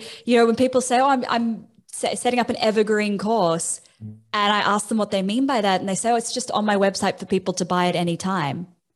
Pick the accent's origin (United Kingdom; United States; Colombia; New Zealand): New Zealand; now in Australia; I'm not a citizen yet. I've lived here for 10 years, but I still don't have citizenship. I'm a Kiwi citizen in Australia